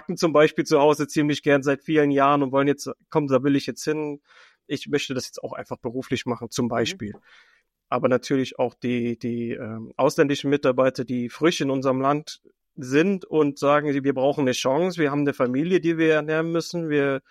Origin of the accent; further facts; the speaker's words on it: Leipzig, Saxony, Germany; born there; ich komme ja gebürtig aus Leipzig und habe meine Ausbildung in Leipzig gemacht und bin dann aus Leipzig ins Allgäu